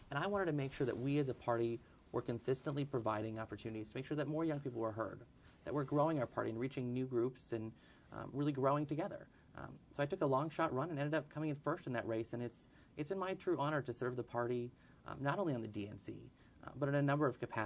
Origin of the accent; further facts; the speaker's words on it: Rice Lake, Wisconsin, United States; You know, I look at my hometown of Rice Lake.